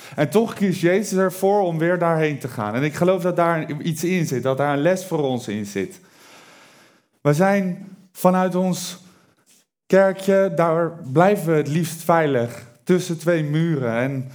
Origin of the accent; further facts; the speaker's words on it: Alphen aan de Rijn, South Holland, Netherlands; Ik kom van Alphen aan de Rijn, Nieuwkoop, klein plaatje. Ik denk niet dat iemand dat kent. Kijk! Ik ben 24 jaar en 3 jaar geleden heb ik Jezus ontmoet.